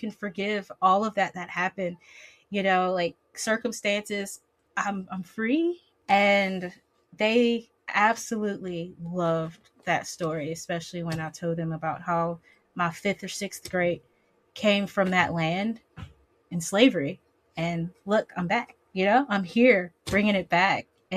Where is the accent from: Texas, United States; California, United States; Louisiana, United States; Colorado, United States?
Louisiana, United States; So, okay, I'm from Louisiana. So I actually live a few hours away from the port where the slave trade occurred.